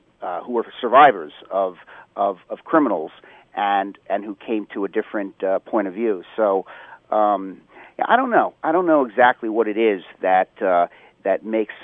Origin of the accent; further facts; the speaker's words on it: Pennsylvania, United States; that I've had a carry permit in my home state of Pennsylvania